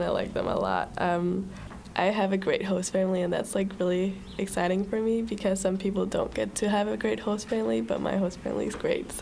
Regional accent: Denmark; English is a second language; now in Pella, United States; I'm from Denmark.

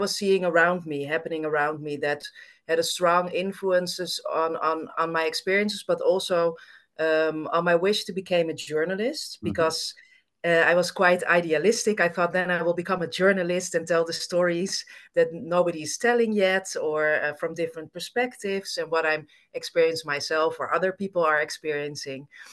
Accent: Amsterdam, North Holland, Netherlands; So I grew up actually in the Netherlands, in Amsterdam. I grew up in a bicultural family. My mother is Dutch and my father is Greek. Mm-hmm. And my father migrated to the Netherlands and then met my mother.

